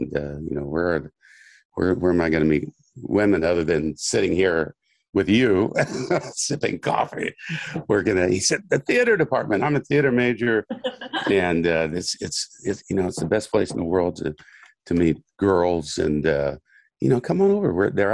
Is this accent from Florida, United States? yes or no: no; Kansas, United States; He's a guy I grew up with in Kansas, a couple years younger than I was.